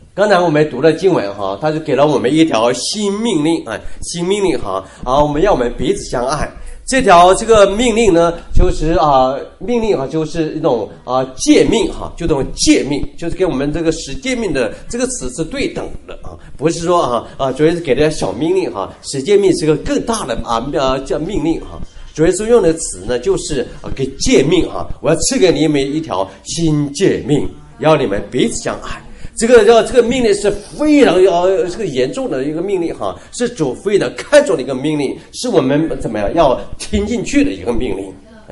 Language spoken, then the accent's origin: Chinese; Atlanta, Georgia, United States; 我来自亚特兰大亚特兰大大家就也知道是一本小说哪本小说的作者的故乡Gone with the Wind 飘的这个小说的故乡了